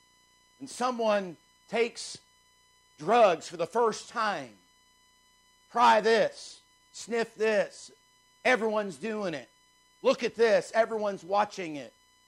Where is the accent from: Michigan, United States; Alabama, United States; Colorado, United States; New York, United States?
Michigan, United States; Now, where I grew up in Michigan in the country, we burnt everything that could be burned.